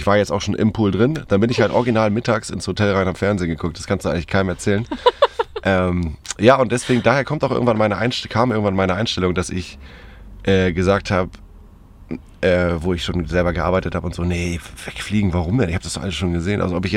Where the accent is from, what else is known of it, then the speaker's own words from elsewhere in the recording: Schleswig-Holstein, Germany; also wir kommen ja aus Schleswig-Holstein, also das Meer ist nicht so weit weg gewesen